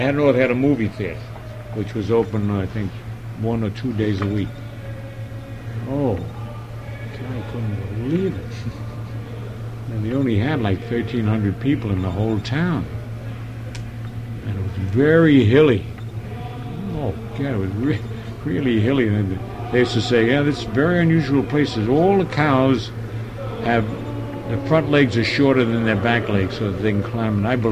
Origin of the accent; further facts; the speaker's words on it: Brooklyn, New York, United States; accent: Brooklyn; They couldn't understand me, my Brooklyn accent.